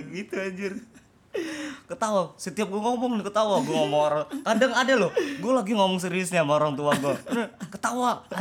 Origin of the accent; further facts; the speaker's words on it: Indonesia; accent: Sundanese; Logat gue kayak Sunda-Sunda kan ya.